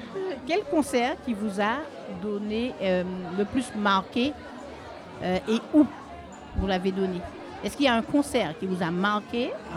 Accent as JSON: {"language": "French", "region": "Martinique", "country": "France", "said": "Non, moi, je suis de la Martinique."}